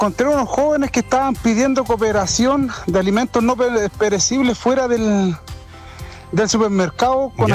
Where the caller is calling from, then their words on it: Vilcún, Araucanía, Chile; acá de Vilcún.